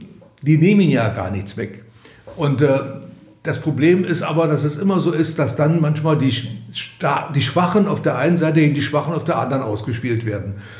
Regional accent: Berlin, Germany; Ich meine, ich bin ja nun in der DDR aufgewachsen, aus Berlin aufgewachsen

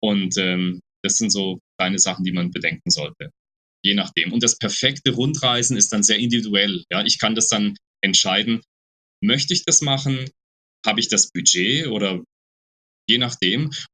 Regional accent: Baden-Württemberg, Germany; born there; ich als gebürtiger Schwarzwälder, ich mag die Berge auch ein bisschen

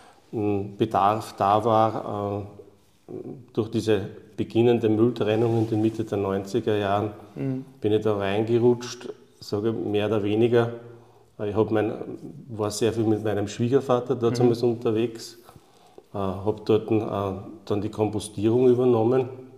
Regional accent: Lower Austria, Austria; ich bin im Weinviertel aufgewachsen, in einem Ort, der eigentlich direkt bei einem Industriebetrieb angesiedelt war.

